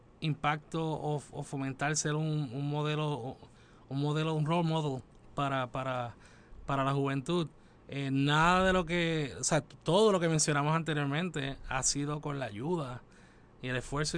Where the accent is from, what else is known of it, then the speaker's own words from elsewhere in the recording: Puerto Rico; Yo me crié en Puerto Rico, estudié aquí, estudié el doctorado en la Universidad de Michigan, decidí regresar